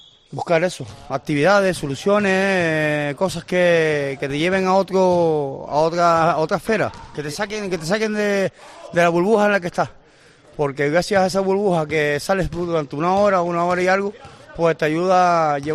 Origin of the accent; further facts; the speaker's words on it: Santa Cruz de Tenerife, Canary Islands, Spain; Pues yo soy de Santa Cruz de Tenerife, pero me han tratado súper bien